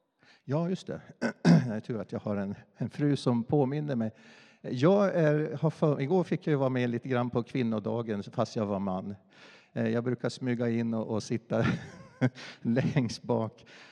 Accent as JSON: {"language": "Swedish", "region": "Norrland", "country": "Sweden", "tie": "born there", "said": "Nej, men jag är född i Norrland. Jag är en väldigt dålig norrlänning, för jag tycker inte om snö och köld och så."}